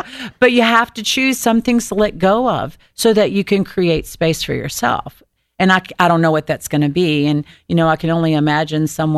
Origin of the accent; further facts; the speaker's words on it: the South, United States; You know, I was raised in the South. I was raised Southern Baptist, you know.